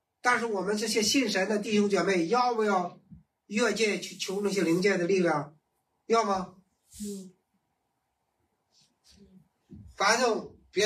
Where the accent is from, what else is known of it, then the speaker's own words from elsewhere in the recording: Shandong, China; 我们老家呢是山东，